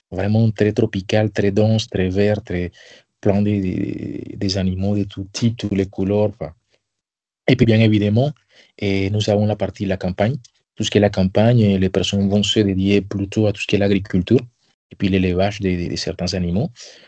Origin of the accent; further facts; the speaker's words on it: Panama; now in Nantes, France; Je viens du Panama. J'habite actuellement à Nantes.